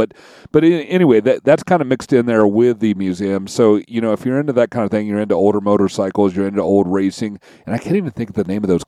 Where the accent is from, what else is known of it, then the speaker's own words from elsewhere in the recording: Kentucky, United States; I'm from Kentucky. You know, Kentucky's a big horse state, but I know nothing about horses.